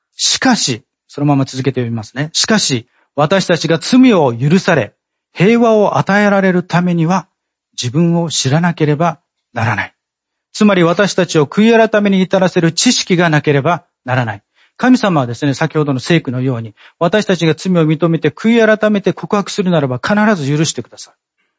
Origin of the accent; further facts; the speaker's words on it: Ogimi, Okinawa, Japan; 実は、私の地元、大宜味村にもですね、田滝という、それなりに有名な滝があります。